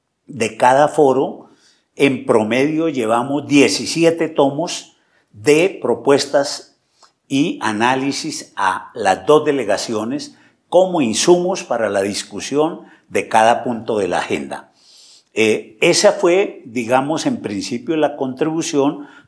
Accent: Colombia; Primero, porque el modelo como en Colombia hemos ido terminando el conflicto armado es un modelo que podríamos llamar de negociaciones a pedazos.

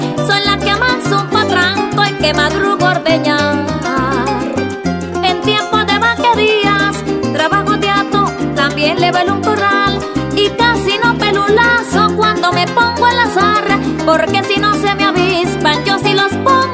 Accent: Colombia; Donde me pude criar, yo vengo de la sabana, nací en Atocorazal, donde la vista se pierde entre Mastrando y Palmar.

